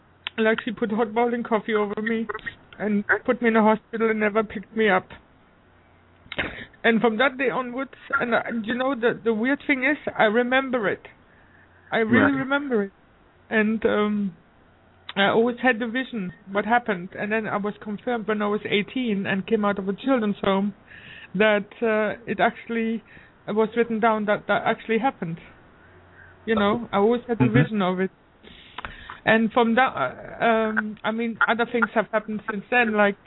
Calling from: Canada

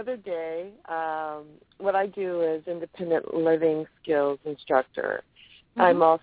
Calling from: California, United States; I'm calling from California.

